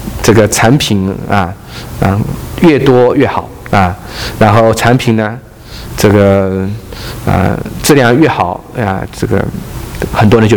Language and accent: Chinese; Yangtze River Delta, China; 我的老家是在长江三角洲的平原啊，所以是中国大陆人口最密集的地方啊